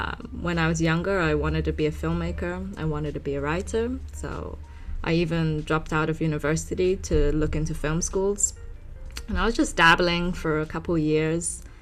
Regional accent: London, United Kingdom; Growing up in London, it did help me a lot feel more able to be quite open about talking about sex.

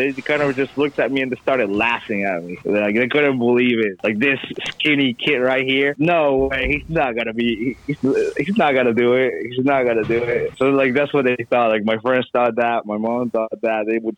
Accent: Peru; I'm going back to Peru. Like, I'm wrestling back in Peru in my home country at home in July.

